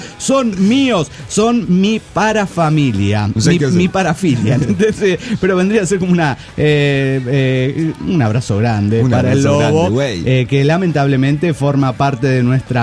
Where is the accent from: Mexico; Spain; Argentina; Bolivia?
Bolivia; moved away; ya hace más de 5 años que estoy fuera de mi país y lo festejo como si estuviera en mi tierra. Anoche me tomé un par de chelas y así lo celebraba en Bolivia.